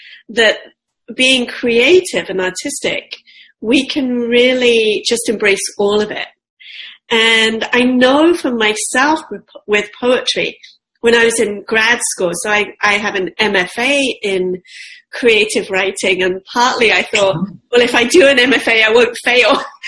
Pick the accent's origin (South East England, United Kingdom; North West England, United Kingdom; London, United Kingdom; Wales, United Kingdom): London, United Kingdom; actually really close to where I grew up in London.